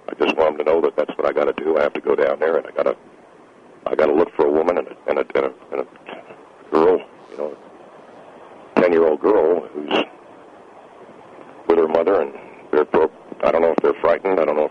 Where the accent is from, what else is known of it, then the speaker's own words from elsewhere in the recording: United States; You know, I'm an American.